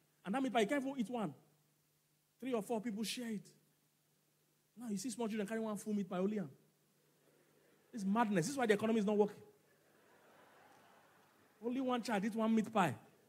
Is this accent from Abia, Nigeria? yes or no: no; Lagos, Nigeria; I'm just Igbo by name, but by culture, I'm more Yoruba than Igbo. Because I was born and bred in Lagos. I've lived all my life here.